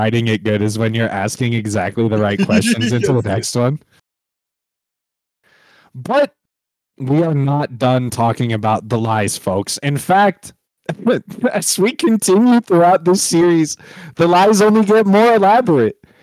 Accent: Orlando, Florida, United States; And I am from Florida. I am a Florida man. This happened where I was born

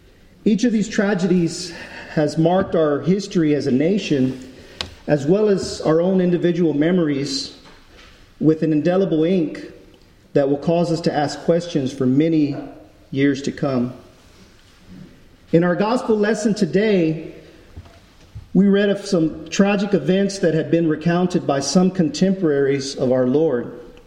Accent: New Braunfels, Texas, United States; I'm from New Braunfels. We live in New Braunfels

